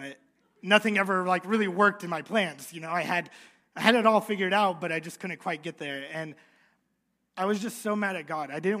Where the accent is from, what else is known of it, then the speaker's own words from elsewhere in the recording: Des Moines, Iowa, United States; And growing up in Des Moines, all of my family and my cousins were there every Sunday after church.